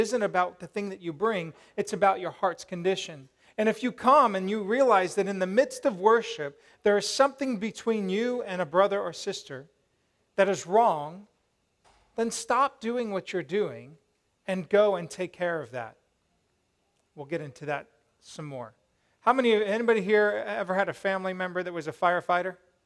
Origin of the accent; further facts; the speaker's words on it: Aurora, Colorado, United States; I grew up in Fox Ridge Farms, and this was this little trailer park in Aurora, Colorado.